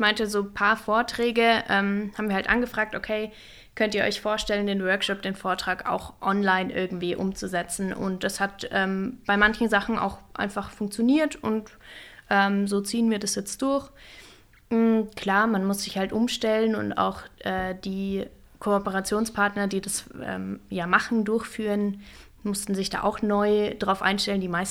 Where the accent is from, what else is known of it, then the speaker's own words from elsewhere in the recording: Kaufbeuren, Bavaria, Germany; Aus dem Allgäu, aus Kaufbeuren.